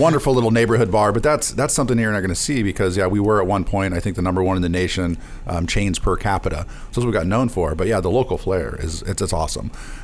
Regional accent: Decatur, Illinois, United States; when I first got that town, I was like, hey, I'm from Decatur. I want all the dive bars.

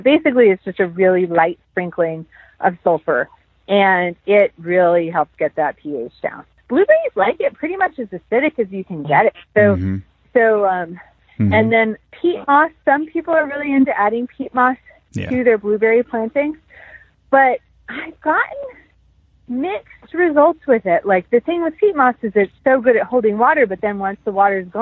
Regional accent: Pacific Northwest, United States; now in North Carolina, United States; I'm from the Pacific Northwest, and there's some really actually pretty invasive blackberries

